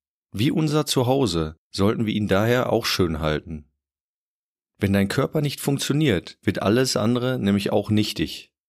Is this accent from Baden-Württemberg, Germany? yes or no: no; Münster, North Rhine-Westphalia, Germany; Als Münsteraner